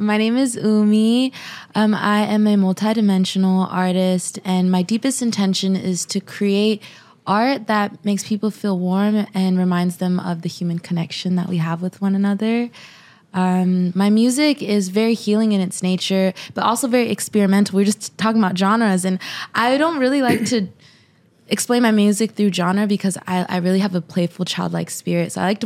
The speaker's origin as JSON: {"language": "English", "town": "Seattle", "region": "Washington", "country": "United States", "tie": "born or raised there", "said": "I'm from Seattle."}